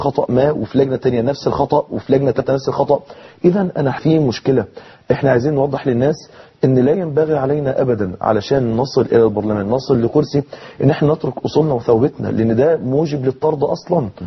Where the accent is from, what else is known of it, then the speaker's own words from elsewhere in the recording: Mansoura, Dakahlia, Egypt; إن إحنا عندنا في المنصورة النهاردة